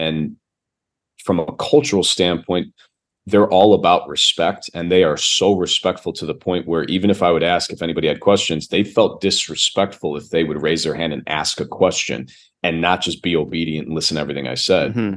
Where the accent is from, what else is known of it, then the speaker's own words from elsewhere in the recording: Chicago, Illinois, United States; accent: Chicago; I guess to them, I have a very you know, American, specifically like a Chicago accent where I was born and raised originally.